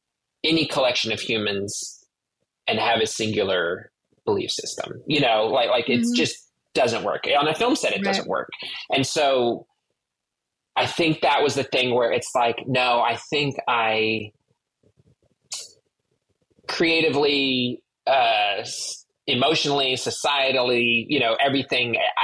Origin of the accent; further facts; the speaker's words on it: Kentucky, United States; I was born and raised in Kentucky. within the church and within, you know, conservative, you know, family.